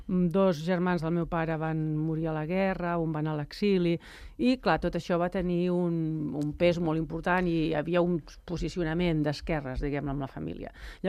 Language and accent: Catalan; Sant Cugat del Vallès, Catalonia, Spain; era Sant Cugatenca de soc arrel. Bueno, vaig néixer a Sant Cugat, la meva mare ens va parir a Sant Cugat